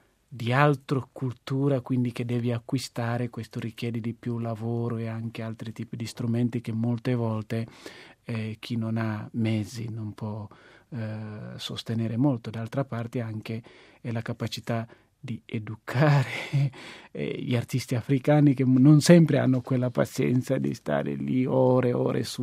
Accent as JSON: {"language": "Italian", "country": "Guinea-Bissau", "said": "quello che io ho iniziato anche a fare nel mio paese, in Guinea-Bissau"}